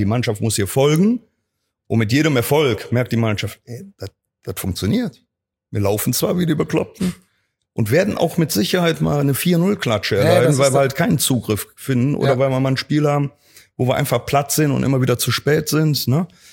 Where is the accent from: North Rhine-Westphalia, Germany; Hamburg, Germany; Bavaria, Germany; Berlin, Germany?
North Rhine-Westphalia, Germany; Cologne; Ich bin ein Kölscher Junge, ich wohne hier in Köln, egal wo ich Trainer bin, ob hier Saarbrücken, Rostock, Cottbus. Also meine Heimat wird immer Köln bleiben.